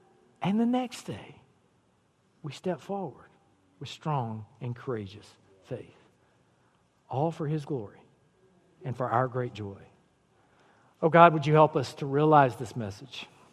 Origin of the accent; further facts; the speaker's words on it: South Carolina, United States; Now, you remember, I'm from South Carolina, right?